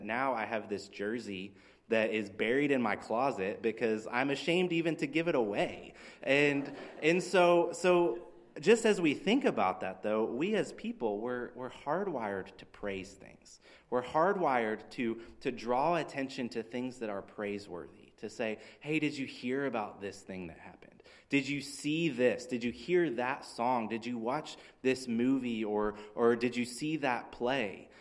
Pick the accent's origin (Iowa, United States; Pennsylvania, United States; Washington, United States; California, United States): Pennsylvania, United States; I remember I grew up as a Steelers fan growing up near Pittsburgh